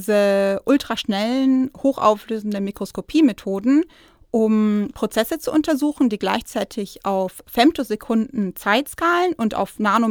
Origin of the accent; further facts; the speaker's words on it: Nuremberg, Bavaria, Germany; now in Regensburg, Germany; Ich komme ursprünglich aus Nürnberg und habe da mein Abi gemacht